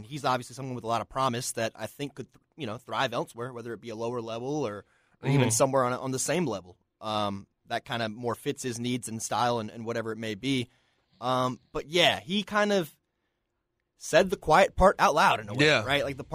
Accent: Raleigh, North Carolina, United States; I'm from Raleigh, so NC State was about 15, 20 minutes the campus was from my parents' home.

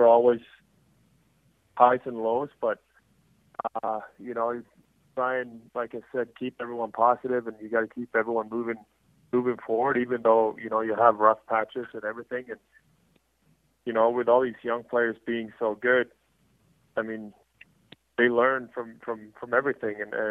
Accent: Sweden; English is a second language; now in Washington, United States; I played center when I came from Sweden, and then I think my first year or two in Washington, I was center.

